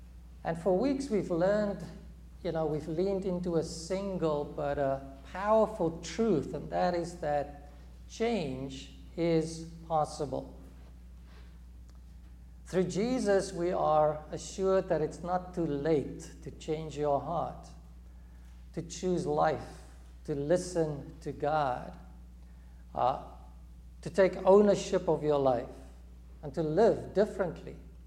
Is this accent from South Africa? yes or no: yes; South Africa; now in New York, United States; to speak to his civics class about growing up in South Africa